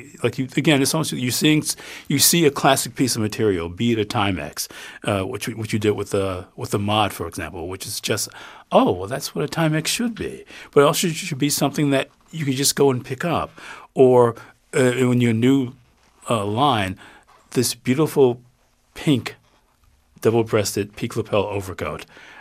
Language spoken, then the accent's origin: English; Detroit, Michigan, United States; and I'm from Detroit, which as far as I'm concerned, that's the Midwest too.